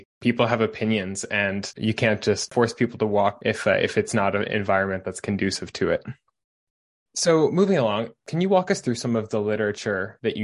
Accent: Canada; also born or lived in Toronto / Vancouver; I'm from Canada and I've lived in Toronto and Vancouver

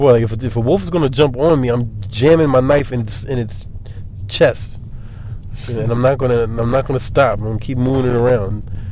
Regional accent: Philadelphia, Pennsylvania, United States; They got to know I'm from Philly, and, you know, I've been robbed.

